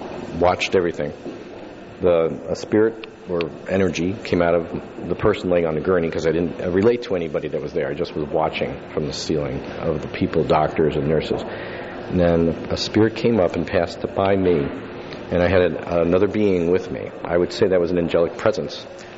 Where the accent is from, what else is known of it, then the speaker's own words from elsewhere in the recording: Yonkers, New York, United States; Okay, originally I was from Yonkers, New York. That's where I was born. And then we moved to Manpack, New York, upstate.